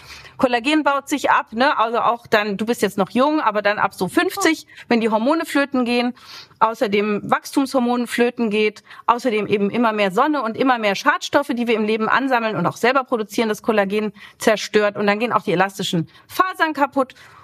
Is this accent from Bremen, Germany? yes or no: no; Berlin, Germany; ich komme aus Berlin, das würde man nowadays denken.